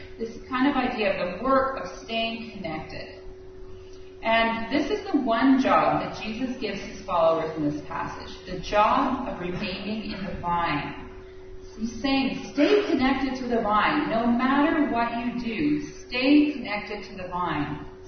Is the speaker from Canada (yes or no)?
yes; British Columbia, Canada; I grew up in the Okanagan, and we had a small orchard in our backyard, a small apple orchard.